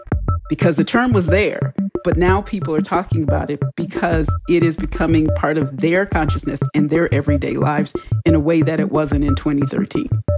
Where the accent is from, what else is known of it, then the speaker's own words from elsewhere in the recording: Houston, Texas, United States; I grew up in Texas.